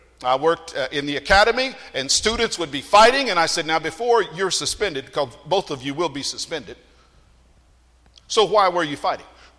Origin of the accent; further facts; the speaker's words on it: Texas, United States; born there; Now, I was born in Texas, so that's why